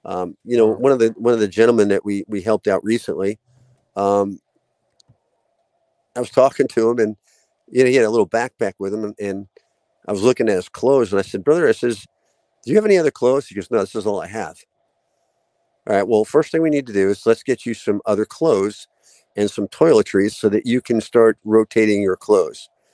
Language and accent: English; Merrick, New York, United States; Abe was a homeless veteran in my hometown of Merrick, New York. And when I was a kid growing up there, I lived on a street called Chinooka Avenue